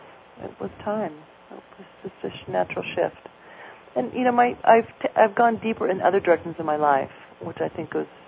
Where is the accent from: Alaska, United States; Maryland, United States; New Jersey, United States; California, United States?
California, United States; In Marin County, California.